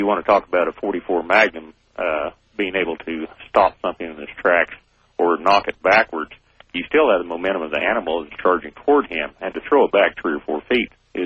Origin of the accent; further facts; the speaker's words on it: Kansas, United States; I'm from Kansas.